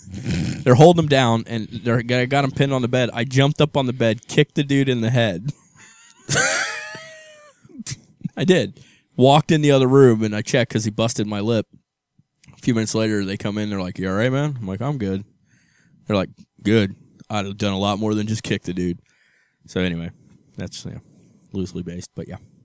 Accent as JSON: {"language": "English", "town": "Hamilton", "region": "Ohio", "country": "United States", "tie": "born there", "also_born_or_lived": "Fairfield", "said": "I lived in Fairfield, but I was born in Hamilton."}